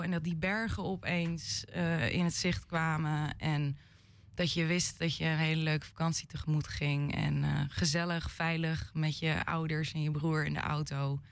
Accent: Hem, North Holland, Netherlands; Ik ben opgegroeid in Hem. Dus ik zat op de Hemschool.

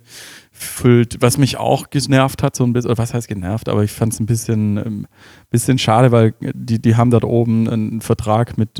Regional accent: Stuttgart, Baden-Württemberg, Germany; und das finde ich dann halt als Stuttgarter

